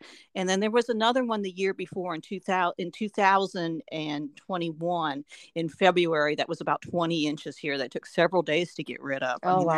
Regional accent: Upper Arlington, Ohio, United States; Well, you know, that was like that when I was growing up in Upper Arlington, Ohio, you know, in Columbus.

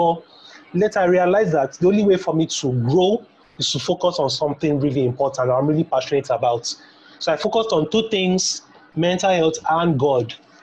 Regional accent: Lagos, Nigeria; Born and raised in Lagos, Nigeria, from a very nice and humble home.

